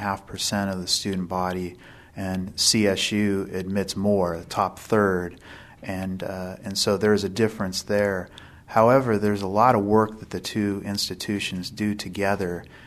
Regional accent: Hanford, California, United States; Well, growing up in Hanford was just a great experience for me.

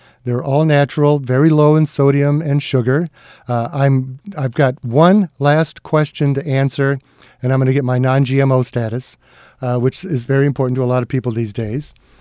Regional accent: Illinois, United States; I grew up in Illinois. There were always a lot of Mexicans around because of business, agriculture.

